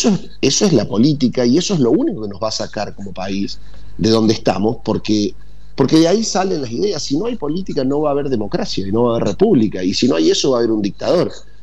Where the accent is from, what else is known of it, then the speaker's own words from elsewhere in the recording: Argentina; no podemos seguir discutiendo sobre lo que ella diga y que nos marque la agenda como argentinos